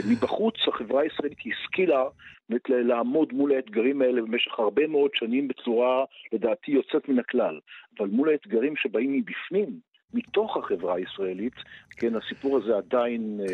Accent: Haifa, Haifa District, Israel; המשפחה שלי, גם אבי שהגיע מברלין, וגם המיליה של המקום שבו גדלתי, אחוזה בחיפה, היו מיליה של יקים.

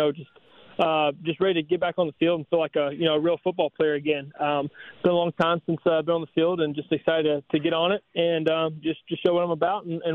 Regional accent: Georgia, United States; Growing up in Georgia, for sure.

